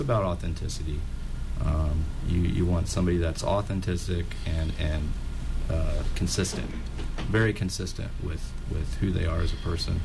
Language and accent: English; Peoria, Illinois, United States; growing up in Peoria, Illinois, seeing some of the plight because of housing zonings